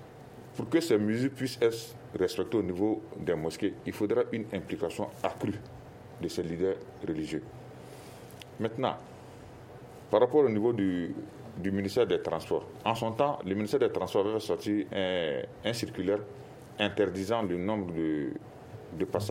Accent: Mali; je me dis, en tant que médecin et en tant que Malien, ces leaders religieux, j'ai beaucoup de respect envers eux

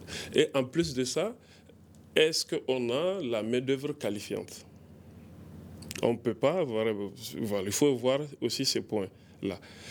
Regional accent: Bougouni, Sikasso, Mali; je viens de Bougouni, je viens presque de la commune qui est même collée, même voisine, la commune voisine même de Goulamina. Je viens de Madina Kouroulamini, qui est couvert par un projet qui est en phase d'exploration actuellement, lithium.

